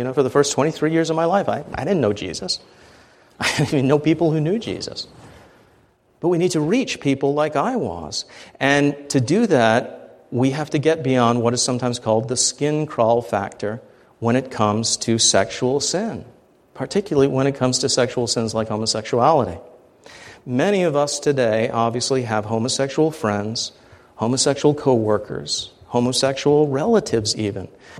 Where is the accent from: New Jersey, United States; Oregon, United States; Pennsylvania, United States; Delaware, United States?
New Jersey, United States; Growing up in New Jersey, I knew more homosexuals than Christians.